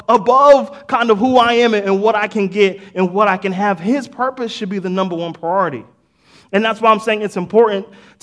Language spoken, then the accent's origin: English; Boston, Massachusetts, United States; There's some people at Murrah High School that y'all know that I'm from Boston.